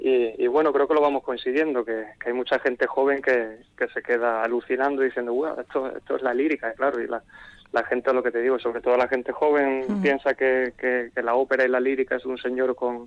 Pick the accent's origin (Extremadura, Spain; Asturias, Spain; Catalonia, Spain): Extremadura, Spain; allá por Extremadura, yo soy extremeño, ¿no?